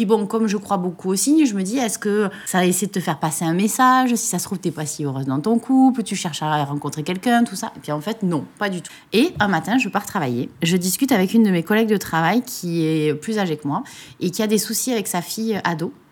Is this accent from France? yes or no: yes; Toulouse, Occitanie, France; Moi, je suis toulousaine, mais d'origine, donc j'ai toujours vécu ici. J'habite dans le centre-ville